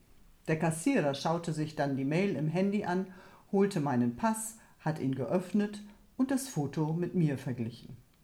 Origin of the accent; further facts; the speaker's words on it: Finland; German is a second language; Ich komme aus Finnland.